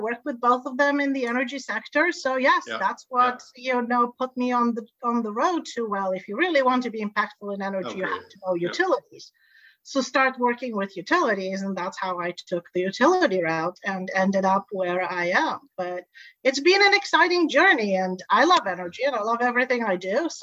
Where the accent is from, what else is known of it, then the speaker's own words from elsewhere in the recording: Tanzania; So I grew up in Tanzania with no electricity and no running water.